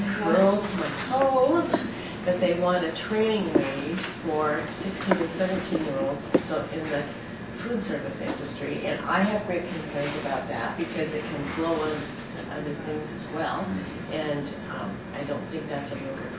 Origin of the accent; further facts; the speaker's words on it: Tacoma, Washington, United States; And I guess because I grew up in Tacoma and I worked in the parks when I was in college